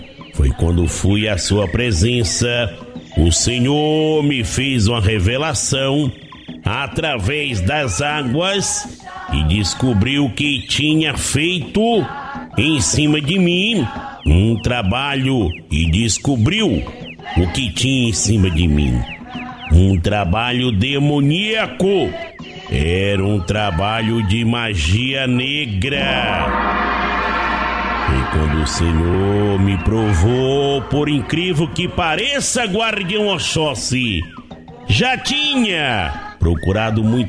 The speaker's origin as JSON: {"language": "Portuguese", "town": "Codó", "region": "Maranhão", "country": "Brazil", "said": "Apesar de eu não ser uma pessoa, filho aí desta cidade, pois sou de Codó, no estado do Maranhão"}